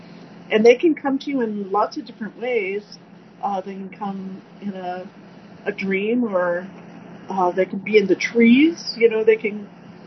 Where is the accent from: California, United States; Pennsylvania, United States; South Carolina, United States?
California, United States; And I would say, California. And then they would go, oh, American, you're American. And I said, yeah, I'm American.